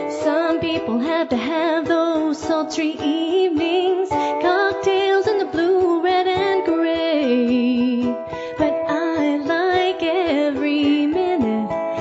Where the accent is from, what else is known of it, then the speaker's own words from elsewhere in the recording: St. John's, Newfoundland and Labrador, Canada; I'm from St. John's, Newfoundland.